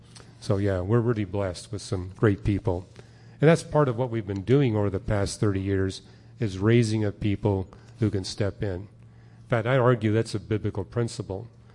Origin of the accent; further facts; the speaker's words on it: Canada; I'm from Canada, and I can tell you that if you go up at a certain latitude, you get 10.5 months of winter